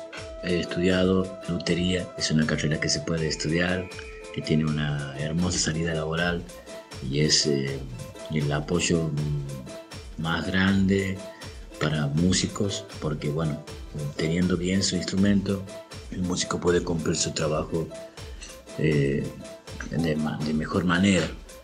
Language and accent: Spanish; Santiago del Estero, Argentina; soy de Santiago del Estero Capital.